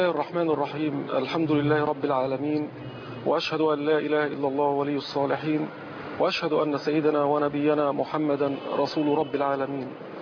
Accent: Cairo, Cairo Governorate, Egypt; كنت طفلا صغيرا يعني وأنا ابن 4 سنين وأنا من مواليد حي حدائق القبة

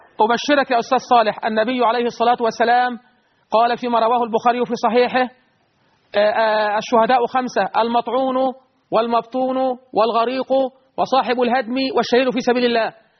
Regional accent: Egypt; بلدنا مصر

